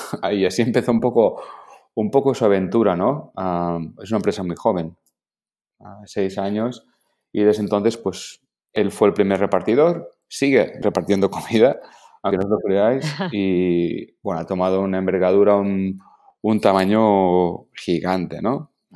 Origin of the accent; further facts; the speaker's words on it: Barcelona, Catalonia, Spain; soy de Barcelona, he vivido fuera y tal